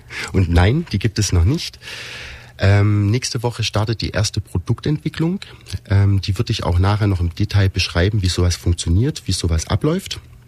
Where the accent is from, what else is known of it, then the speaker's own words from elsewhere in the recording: Dresden, Saxony, Germany; also born or lived in Zeitz / Magdeburg; now in Ulm, Germany; Geboren bin ich in Zeit, Sachsen-Anhalt. Ich habe danach 2 Jahre in Magdeburg in einem Studentenwohnheim von meiner Mutter gelebt, von 85 bis 90 in Dresden, habe dort die Krippe und den Kindergarten besucht